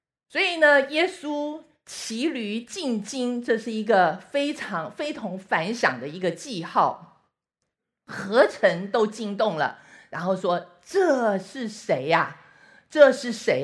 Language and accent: Chinese; China; 就是有点像我们中国人讲的万岁，吾王万岁万万岁的这个意思啊